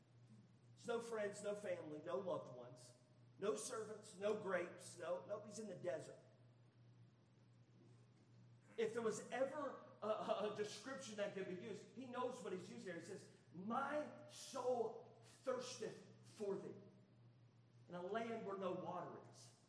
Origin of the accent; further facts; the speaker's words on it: United States; I grew up in North Carolina, Alabama my whole life, and I remember working in North Carolina